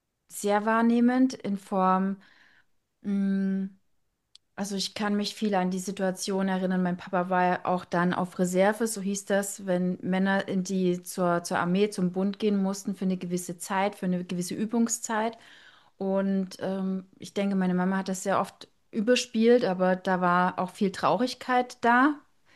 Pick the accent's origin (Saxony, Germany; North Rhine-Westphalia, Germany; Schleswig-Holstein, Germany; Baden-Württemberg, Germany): Saxony, Germany; Dresden; ich bin aus Dresden, ich bin in Sachsen groß geworden und da waren halt Dinge begrenzt.